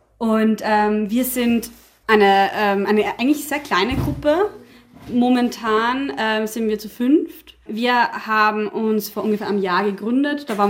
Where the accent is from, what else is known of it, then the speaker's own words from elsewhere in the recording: Salzburg, Austria; Ich bin in Salzburg aufgewachsen.